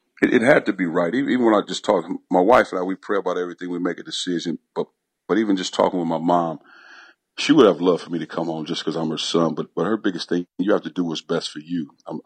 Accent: East St. Louis, Illinois, United States; when growing up in East St. Louis, we didn't have a lot of things, Coach.

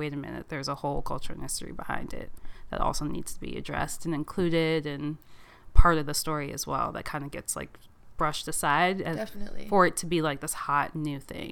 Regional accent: Waldorf, Maryland, United States; So I grew up in Maryland, in Waldorf, south of DC

